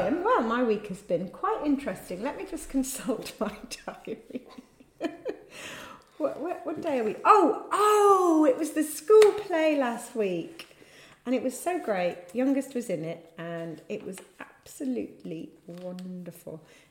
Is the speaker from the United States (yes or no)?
no; Haltwhistle, North East England, United Kingdom; born there; And I was born in Hotwassel, Northumberland.